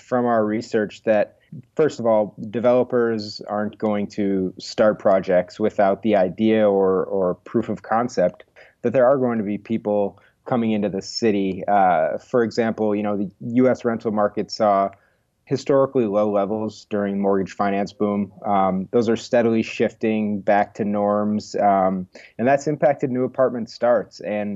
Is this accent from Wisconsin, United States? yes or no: yes; Milwaukee, Wisconsin, United States; moved away as an adult; I grew up in Milwaukee and lived there for first 18 years of my life.